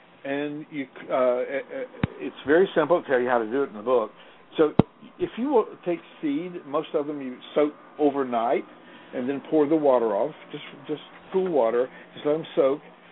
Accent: the South, United States; Well, it's basic. But I grew up in the South.

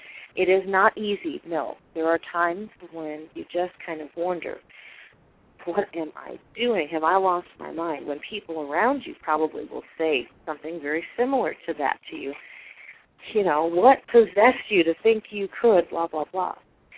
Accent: Chicago, Illinois, United States; accent: Chicago; now in Missouri, United States; And I'm from Chicago, and my dad is like that.

